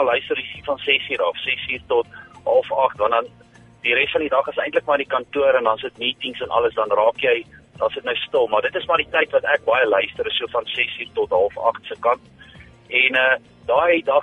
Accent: Rustenburg, North West, South Africa; ek is van sprong van, ek kom al van Rustenburg af en gebore Wonderbred

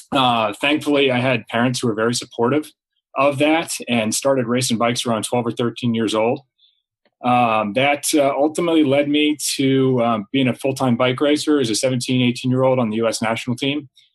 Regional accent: California, United States; I think it's because of my hometown, small town in California, just south of San Francisco.

